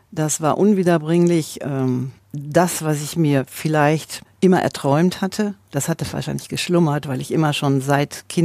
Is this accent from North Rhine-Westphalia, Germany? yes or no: yes; Hagen, North Rhine-Westphalia, Germany; geboren in Hagen und war lange wohnhaft nicht weit vom Studio entfernt, nämlich am Elbersufer 6.